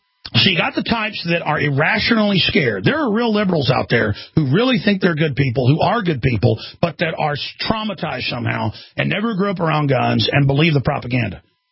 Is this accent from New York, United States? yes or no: no; Dallas, Texas, United States; I've seen a few fatal car wrecks growing up in Dallas, believe me, like Road Warrior or something.